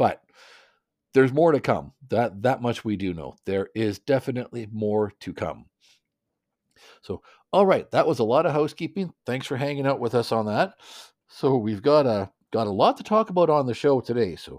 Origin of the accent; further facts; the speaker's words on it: Westlock, Alberta, Canada; I still know people who live in town, so I'm definitely still connected to my hometown of Westlock, Alberta.